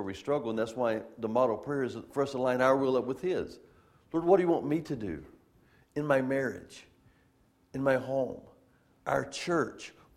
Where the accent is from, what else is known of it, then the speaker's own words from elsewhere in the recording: Georgia, United States; the farmers, for the most part, that we grew up in South Georgia, farmers are always praying.